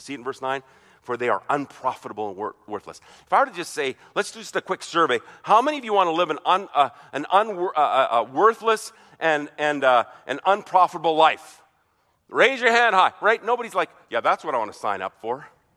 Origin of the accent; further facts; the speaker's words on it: Germany; When I was growing up in Germany, when we go on furlough probably every four years